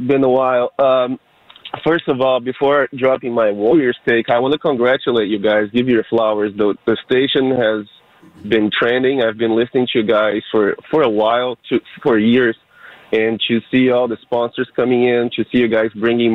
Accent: Brazil; I'm from Brazil.

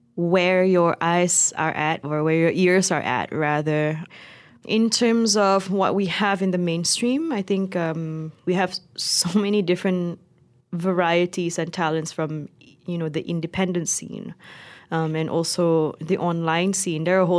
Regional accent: Borneo, Malaysia; I tell people I'm from Malaysian Borneo

